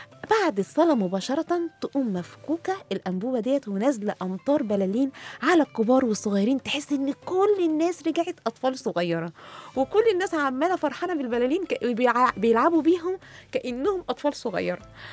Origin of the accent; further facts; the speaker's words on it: Egypt; الشوارع دي مختلفة عندنا في مصر عن الدول العربية